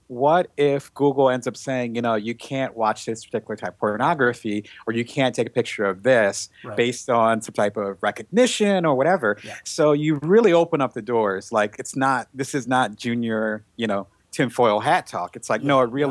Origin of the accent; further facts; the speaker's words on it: East Coast, United States; No, but you know, I'm originally from the East Coast. I go there quite a bit.